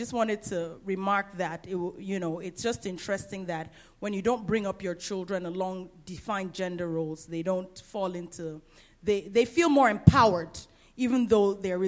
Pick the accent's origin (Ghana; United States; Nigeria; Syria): Nigeria; also born or lived in England / Guyana; Where am I from? Okay. I'm from Nigeria, by way of England, by way of Guyana. I'm multiracial. Apparently, yes, I have a Dutch ancestor. Multiracial, multi-ethnic, multinational, multi-everything.